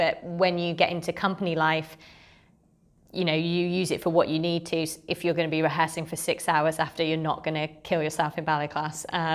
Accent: Chippenham, South West England, United Kingdom; also born or lived in Bath; So I was born in Bath. My parents moved down from Yorkshire for my dad's work to Wiltshire, Chippenham area. And so I grew up around there

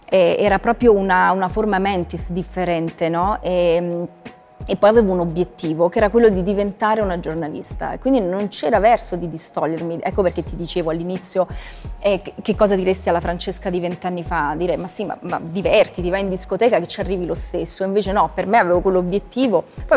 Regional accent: Basilicata, Italy; moved away; Io sono arrivata dalla provincia e quando sono arrivata a Roma ero, cioè mi dicevano di dove sei? Io dicevo sono lucana, bella Lucca. Dovevo spiegare dove fosse ubicata la Basilicata

